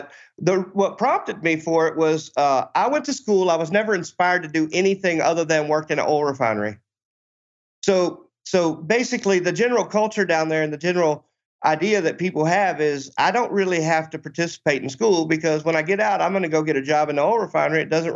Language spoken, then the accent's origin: English; Louisiana, United States; I'm from Louisiana.